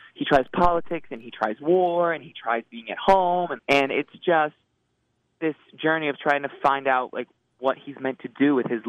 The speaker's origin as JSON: {"language": "English", "region": "Rhode Island", "country": "United States", "tie": "born or raised there", "said": "I grew up in the smallest state, Rhode Island."}